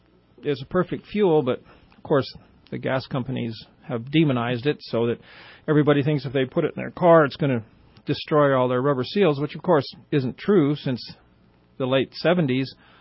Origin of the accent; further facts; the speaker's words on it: Susanville, California, United States; born there; Well, before Reading, I was born in Susanville